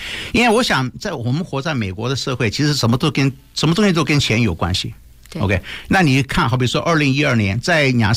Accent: Taiwan; 就像我们记得我们从台湾来的，以前记不记得50年代有那种防空洞

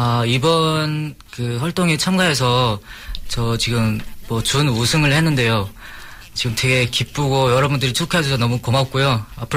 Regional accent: China; first language Korean; Chinese is a second language; moved away as an adult; now in United States; 对，在中国大陆

